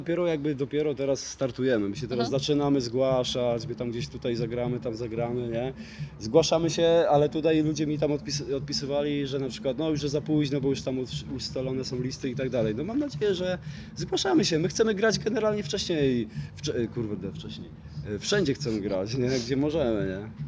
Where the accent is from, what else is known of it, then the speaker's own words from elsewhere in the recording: Olkusz, Lesser Poland, Poland; Jesteśmy z Olkusza. Olkusz to jest robotnicze miasto nieopodal Krakowa, 30 km od Krakowa i właściwie od Katowic też 30 km.